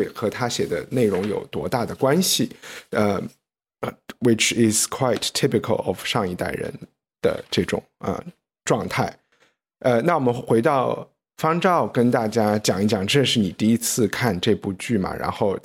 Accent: China; 我们大陆人讲

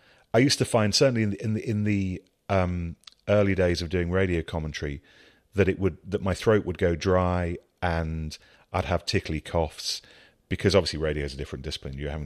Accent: East Midlands, United Kingdom; I was growing up in Leicestershire.

